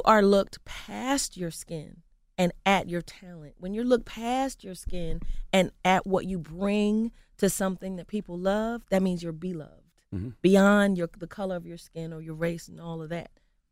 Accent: Philadelphia, Pennsylvania, United States; I'm from North Philly. Bill Cosby's is from North Philly.

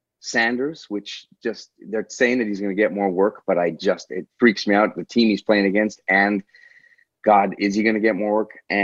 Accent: Canada; I know I'm Canadian, but this is the greatest gift I think America ever gave to the arts, you know?

